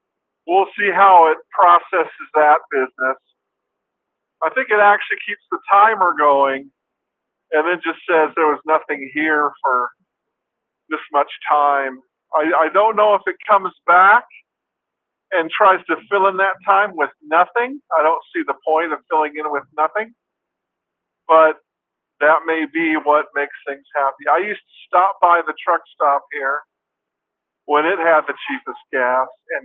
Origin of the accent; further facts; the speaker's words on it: Garden Grove, California, United States; also born or lived in Los Angeles; And I say, you know, Los Angeles, California. Actually, the place I remember is Garden Grove, California, which is in Orange County.